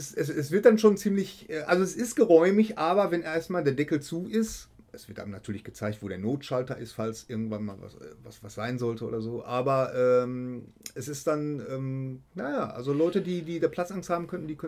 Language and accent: German; Bochum, North Rhine-Westphalia, Germany; ich komme aus Bochum.